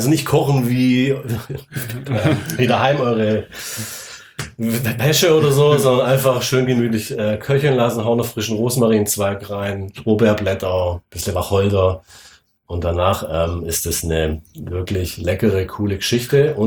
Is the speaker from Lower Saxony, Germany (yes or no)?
no; Baden-Württemberg, Germany; Ich bin selber Schwabe